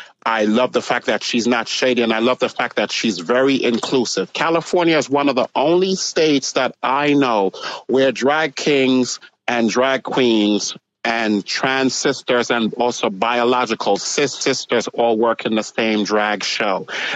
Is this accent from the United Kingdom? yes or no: yes; United Kingdom; Fish and chips. I'm a British cunt.